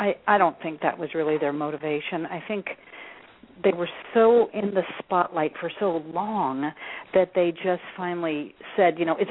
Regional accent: Albuquerque, New Mexico, United States; I grew up in Albuquerque, New Mexico, not far from Utah.

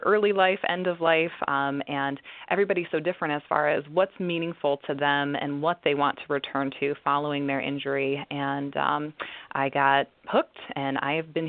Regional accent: Detroit, Michigan, United States; I grew up in the Detroit area, and when I went to Michigan State University to start my bachelor's, I originally planned to become a doctor.

